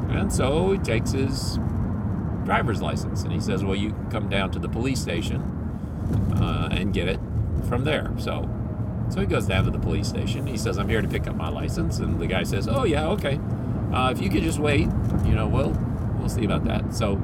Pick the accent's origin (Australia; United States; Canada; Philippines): Philippines; I grew up in the Philippines. I cherish my time in the Philippines. It was lovely. Lovely people, beautiful country, really a wonderful, wonderful way to grow up